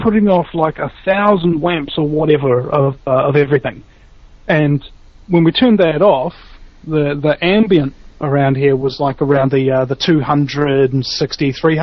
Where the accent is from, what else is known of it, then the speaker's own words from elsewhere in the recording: New Zealand; Now, me being a New Zealander, I mean, you know, we get American culture because our culture is American culture to a large degree.